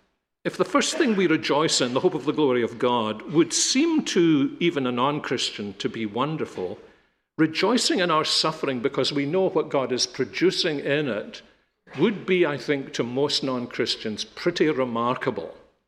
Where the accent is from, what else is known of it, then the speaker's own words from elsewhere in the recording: Scotland, United Kingdom; not that we would do it because we're not Americans, we're Scottish